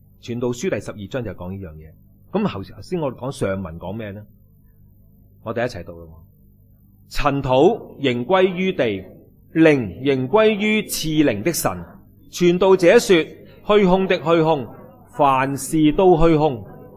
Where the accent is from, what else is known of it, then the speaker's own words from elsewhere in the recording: Hong Kong; 原来我哋香港人咧有一个人人都有一个症啊